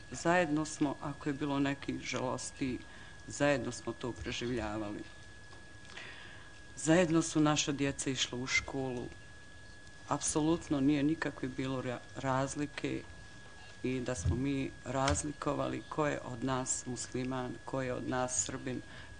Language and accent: Bosnian; Srebrenica, Republika Srpska, Bosnia & Herzegovina; Iz Srebrenice sam i cijeli rat sam provela u Srebrenici sve do jula 95. godine.